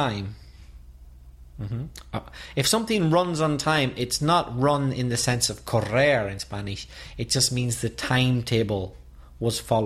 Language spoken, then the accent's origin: English; Belfast, Northern Ireland, United Kingdom; No. I'd have been glad, but I'm not English. I'm from Belfast.